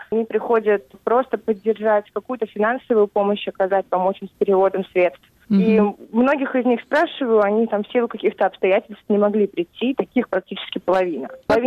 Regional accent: Oryol, Oryol Oblast, Russia; Я после окончания школы 2 года училась в Москве, в Российском университете дружбы народов. Я из Орла. После 11 класса уехала в Москву, 2 года проучилась

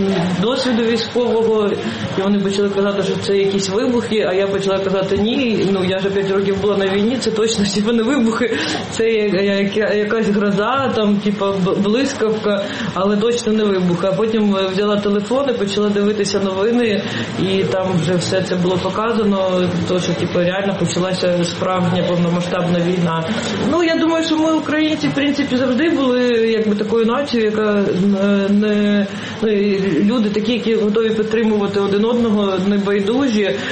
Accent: Kharkiv, Kharkiv Oblast, Ukraine; І я сама з Харкова

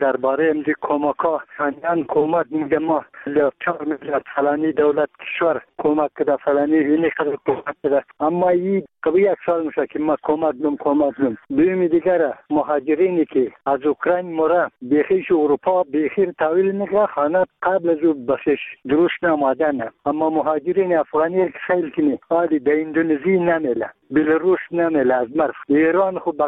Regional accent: Bamyan, Afghanistan; ما یک تن از بامیانیم.

